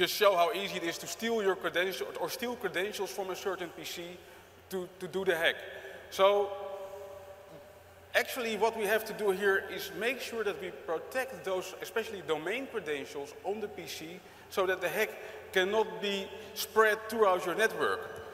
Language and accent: English; Netherlands; I'm an architect from the Netherlands